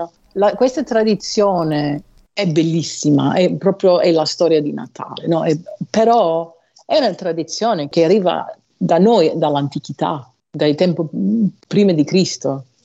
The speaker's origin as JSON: {"language": "Italian", "region": "Sicily", "country": "Italy", "said": "io ho l'approccio, io proprio siciliano, no?"}